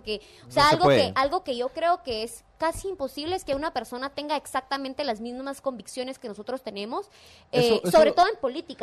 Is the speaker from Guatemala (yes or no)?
yes; Guatemala; nosotros como guatemaltecos